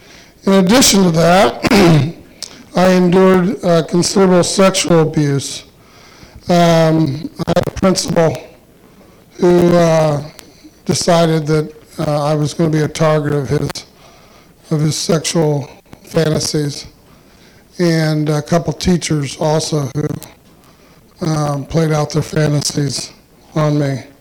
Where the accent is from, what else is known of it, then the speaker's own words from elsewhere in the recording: Carmel, Indiana, United States; I'm 59 years old. I was born in 1957. I grew up in Carmel, Indiana, and I graduated from Carmel High School in 1976.